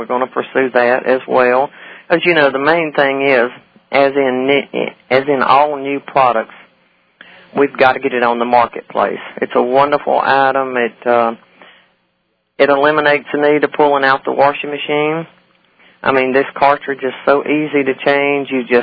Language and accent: English; North Carolina, United States; moved away; We're originally from North Carolina